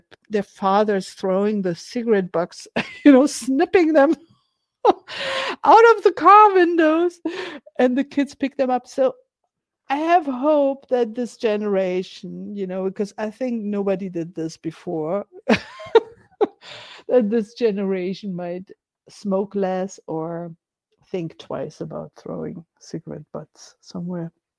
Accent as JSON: {"language": "English", "region": "Berlin", "country": "Germany", "tie": "born or raised there", "second_language": "English", "said": "It's never, you know, the German way. I grew up in Berlin. You know, we say what we think."}